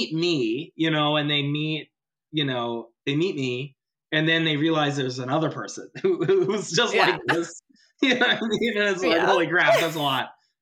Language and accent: English; Westchester, New York, United States; And, you know, we're from Westchester.